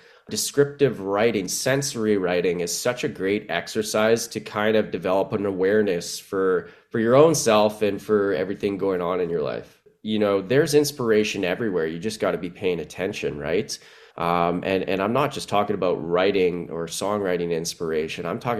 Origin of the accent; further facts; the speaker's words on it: Winnipeg, Manitoba, Canada; now in Toronto, Canada; I am from Winnipeg, Manitoba, and currently living in Toronto, Ontario.